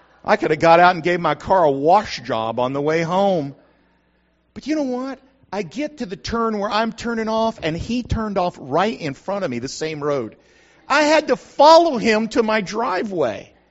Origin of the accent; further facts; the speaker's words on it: New Mexico, United States; I grew up in New Mexico where if you want to pass somebody, you got about 40 miles to do it.